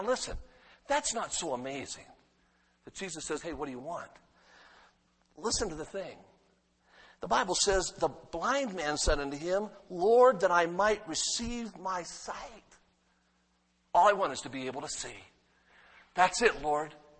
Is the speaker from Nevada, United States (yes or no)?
yes; Las Vegas, Nevada, United States; I grew up in Las Vegas. My dad died, as I said, when I was 10.